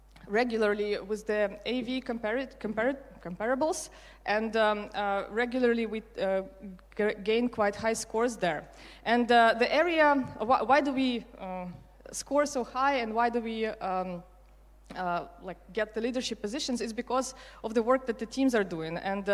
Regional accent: Ukraine; now in Netherlands; I'm from Ukraine, but I moved to Netherlands about 14 years ago right now, so I have two homes

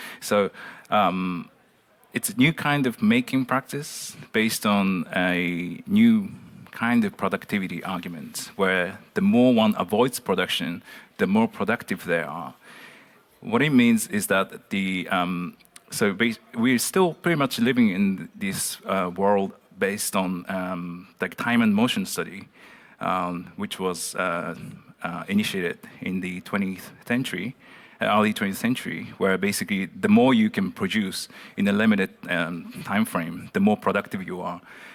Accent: Japan; English is a second language; moved away as an adult; I've been based in the Netherlands for the past 7 years, but I'm just started my PhD, engineering PhD, remotely from my hometown in Japan. Yeah, I'm really sort of living in between the Netherlands and Japan right now.

